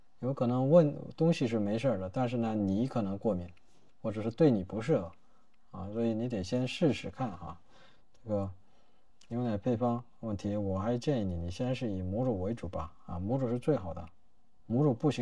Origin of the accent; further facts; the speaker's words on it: China; 我们中国人是有坐月子的这个习俗